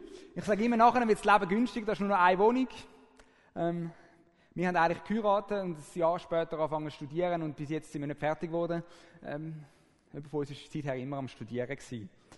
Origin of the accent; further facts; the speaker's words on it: Zürich, Zurich, Switzerland; now in Aargau, Switzerland; Wie ihr vielleicht gehört, komme ich aus Zürich, auch wenn ich jetzt im Aargau wohne. Ich bin 32